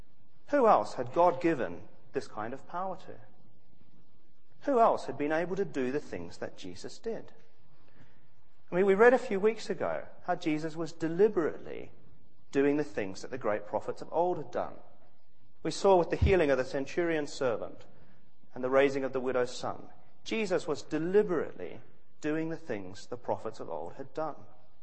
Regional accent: New Zealand; I'm a New Zealander.

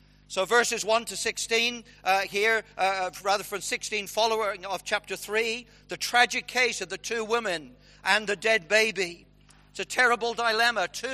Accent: United Kingdom; We are a complaining bunch, aren't we? As British people, it's kind of what we do for a hobby.

